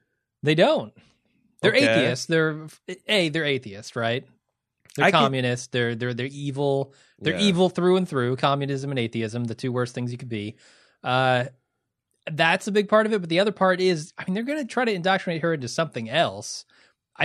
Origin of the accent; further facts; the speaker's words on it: Midwest, United States; No, I'm only familiar with Chi-Chi's. I'm from the Midwest.